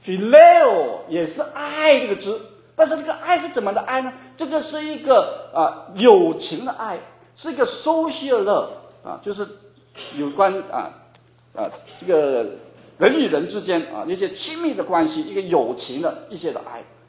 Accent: Guangdong, China; 我们广东人说你很少拿出你的心来去对一个人或做一个事情。

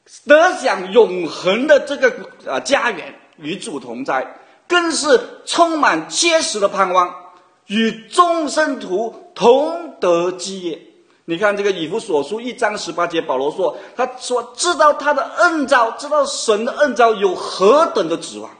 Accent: Guangdong, China; 我们广东人叫做吉吉嘎嘎的

